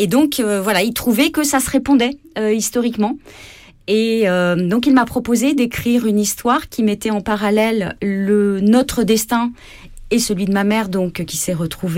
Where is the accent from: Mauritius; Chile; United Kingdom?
Chile; now in France; je suis chilienne au départ. Maintenant, j'ai ma nationalité française depuis de nombreuses années, mais sinon, je suis née au Chili, de parents chiliens.